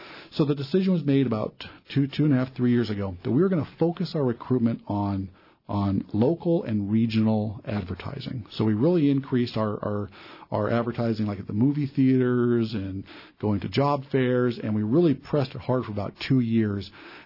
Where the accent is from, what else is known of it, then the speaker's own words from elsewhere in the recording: Fairbanks, Alaska, United States; I grew up in Fairbanks